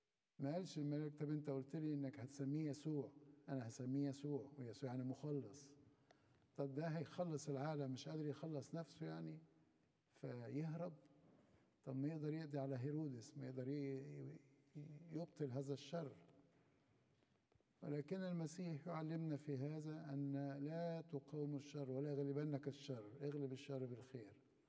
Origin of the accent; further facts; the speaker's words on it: Egypt; طيب قعد يشرب من عندنا في مصر 3.5 سنين